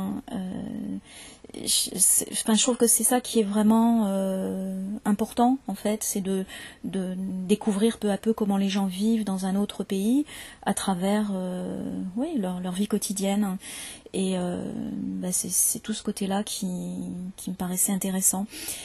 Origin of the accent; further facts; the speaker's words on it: Paris, Île-de-France, France; born there; now in Marseille, France; Vous entendrez un accent plutôt comme le mien. Parce que moi, je suis née à Paris et je me suis installée à Marseille il y a une quinzaine d'années. Donc mon accent a un petit peu changé, mais globalement, c'est quand même un accent très standard.